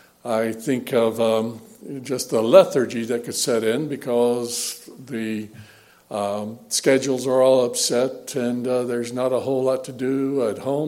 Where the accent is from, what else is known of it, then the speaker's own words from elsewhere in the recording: Florida, United States; also born or lived in Michigan / Illinois; being born and raised in Florida and moving north and being for the last 25 years, both in Michigan and Illinois